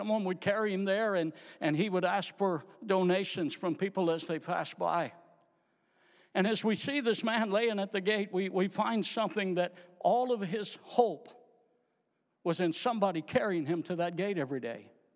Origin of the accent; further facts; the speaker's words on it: Louisiana, United States; This morning, as I come from Louisiana, I come to visit my family